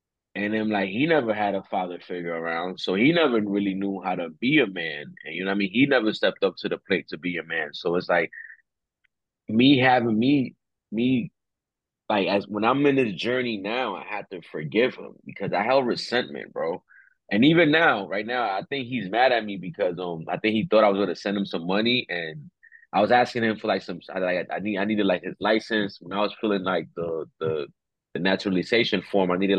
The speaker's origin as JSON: {"language": "English", "country": "Dominican Republic", "said": "And then we come from Dominican Republic."}